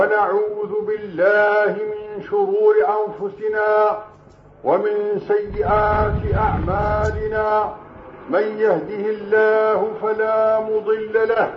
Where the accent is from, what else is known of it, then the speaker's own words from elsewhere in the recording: Morocco; وهذا مجرب عندنا في المغرب وفي كل مكان